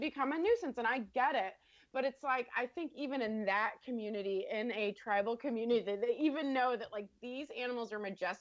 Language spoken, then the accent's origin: English; Colorado, United States; I grew up in Colorado. So Western Slope of Colorado, they hunted, everyone hunted.